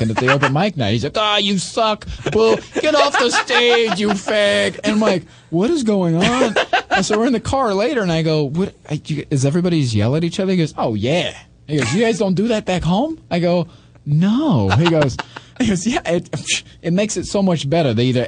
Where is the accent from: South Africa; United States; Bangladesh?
United States; Midwest; I'm from the Midwest. We're very support it. We bring people pie here.